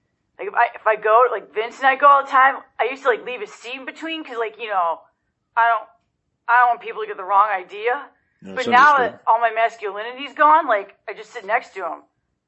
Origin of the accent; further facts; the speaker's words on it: Joliet, Illinois, United States; I'm from Joliet, Illinois.